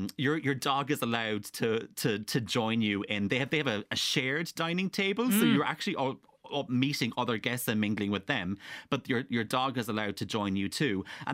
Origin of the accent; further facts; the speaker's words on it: Castlemartyr, Munster, Ireland; So I'm from Castlemartre, as you know, and the hotel is kind of near where I live